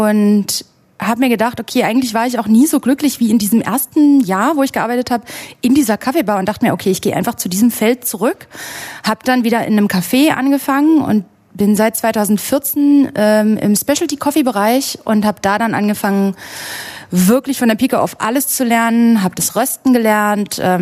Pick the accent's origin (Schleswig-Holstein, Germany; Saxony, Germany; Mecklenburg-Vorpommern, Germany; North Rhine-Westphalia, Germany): Saxony, Germany; Görlitz; Also ich bin aus Görlitz.